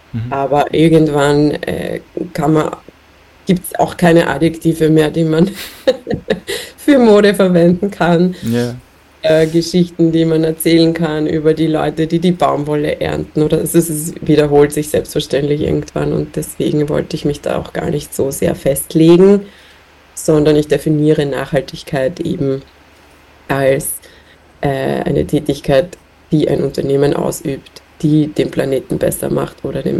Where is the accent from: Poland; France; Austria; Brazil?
Austria; Sulz im Wienerwald, Lower Austria; also born or lived in Vienna; ich bin zwar in Wien geboren, aber meine Eltern haben dann ein Haus gebaut in Sulz im Wienerwald. So ein wirklich schönes Kuhkaff, was, glaube ich, vielen Österreichern ein Begriff ist